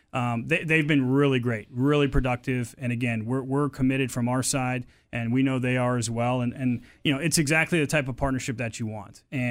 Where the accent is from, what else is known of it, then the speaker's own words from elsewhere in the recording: Virginia, United States; And again, I grew up in Virginia, going to D.C. for different things.